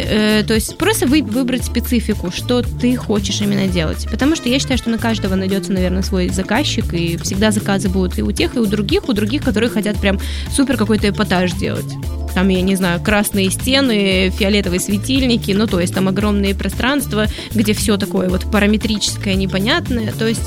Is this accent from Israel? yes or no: no; Severodvinsk, Arkhangelsk Oblast, Russia; я приехала из города Северодвинска, да, кстати, там был привет. Это мой родной город, под Архангельском, замечательный город на море.